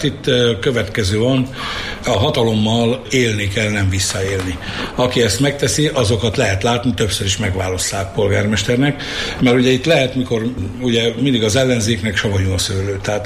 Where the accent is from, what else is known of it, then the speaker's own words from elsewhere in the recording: Borsod-Abaúj-Zemplén, Hungary; az itt élő gömöri embereknek a szívében megmaradjon, ugye az az identitás, hogy azért mi gömöriek vagyunk. Mi kicsik vagyunk, az ország legkisebb kisebbsége vagyunk, mi gömöriek, de a szívünk az nagy.